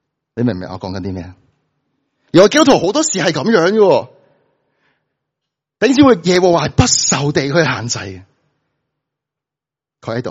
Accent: China; 但系我哋作为中国人，我哋都会明嘅嗬。

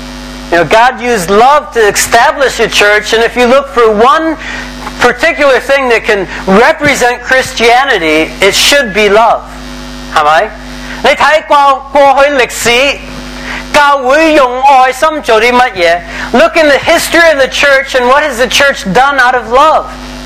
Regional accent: United States; I'm from the United States.

